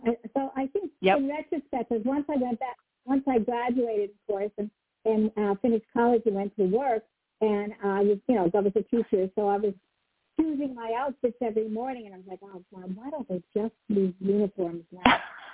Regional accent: Erie, Pennsylvania, United States; I grew up in Erie, Pennsylvania. And what is that, maybe 20, 30, 40 miles away from you?

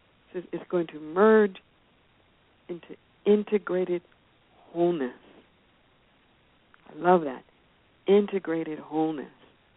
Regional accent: Los Angeles, California, United States; So most Californians drive, and we're very noted for our freeways, our highway systems. I'm from Los Angeles.

